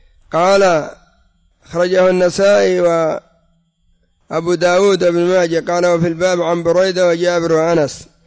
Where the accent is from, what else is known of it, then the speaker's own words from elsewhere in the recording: Yemen; وعندنا في اليمن عدد ليس بالقليل سواء في بلاد الجبال بسبب الرافضة أو في التهائم بسبب الصوفية